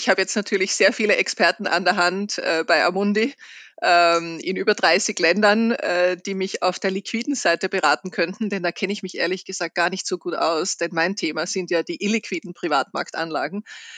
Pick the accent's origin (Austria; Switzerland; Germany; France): Austria; Als Österreicherin